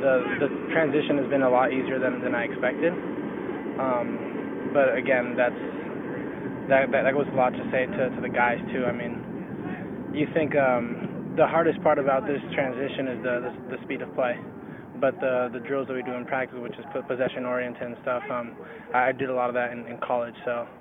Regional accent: Tijuana, Baja California, Mexico; also born or lived in San Diego, United States; And I was born in San Diego, but then I lived in Tijuana until I was 8, then moved to San Diego until I was 14, then moved back to Tijuana from like 14 to 18 all throughout high school.

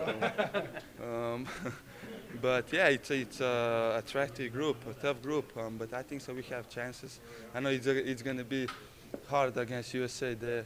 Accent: Slovenia; Because I'm from Slovenia

